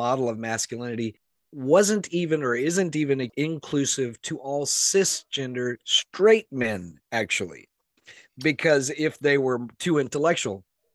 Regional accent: Southern United States, United States; Yeah, I grew up in the Bible Belt and you know, went to a Southern Baptist high school and college.

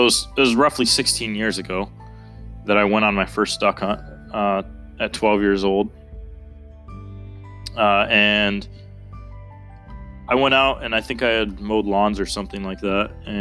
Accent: Detroit, Michigan, United States; I'm originally from Michigan. I'm from Detroit, from the city proper. So I grew up with in a densely populated area.

